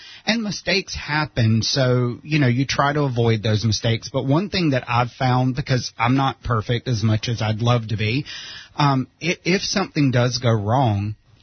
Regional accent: South Carolina, United States; I do have some family here, but I'm not originally from here, if you can't tell by the accent. I'm from South Carolina, was in the Air Force, so I've moved all around.

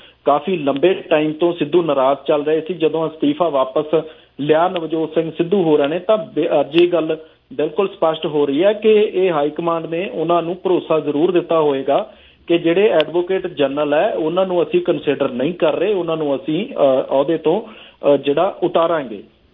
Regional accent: Punjab, India; ਅਸੀਂ ਪੀੜਿਤ ਲੋਕ ਹੈ, ਅਸੀਂ ਪੰਜਾਬ ਦੇ ਲੋਕਾਂ ਨੇ ਉਹ ਸੰਤਾਪ ਹੰਡਾਇਆ

